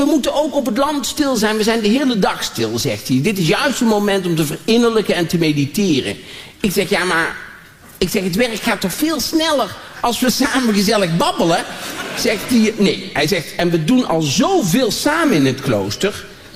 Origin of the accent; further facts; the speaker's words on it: Tilburg, North Brabant, Netherlands; Ik kom zelf uit Tilburg. En Tilburg is eigenlijk meer naar boven